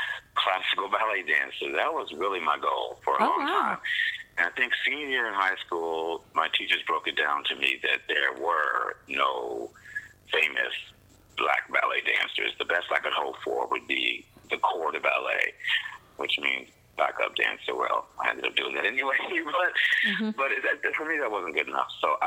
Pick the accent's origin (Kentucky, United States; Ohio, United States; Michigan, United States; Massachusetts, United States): Kentucky, United States; Louisville; Well, I'm from Louisville, Kentucky, and here in Louisville, Kentucky, there was a place called the Youth Performing Arts School.